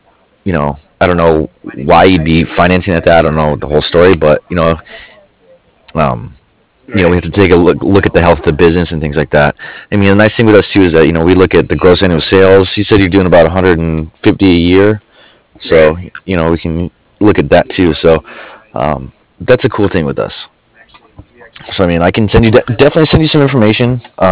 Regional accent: Colorado, United States; born there; Yeah, I was born in Colorado, so like I know all about that stuff.

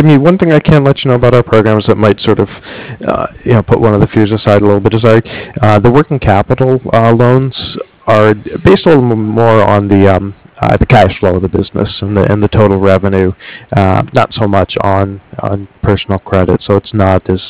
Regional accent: Ohio, United States; I grew up back in Ohio, actually, but we had a really good local florist there

